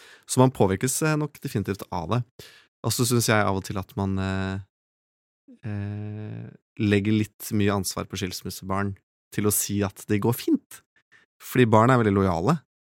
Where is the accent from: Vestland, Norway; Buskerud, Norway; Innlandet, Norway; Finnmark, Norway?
Innlandet, Norway; Hamar; also born or lived in Elverum; jeg har vokst opp også i Hamar på Hamar og Elverum, ja. Gått på skole der liksom